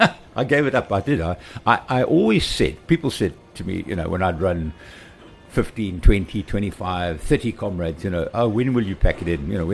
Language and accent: English; Durban, KwaZulu-Natal, South Africa; I'm a Durban born and bred. I was born and bred in Durban North.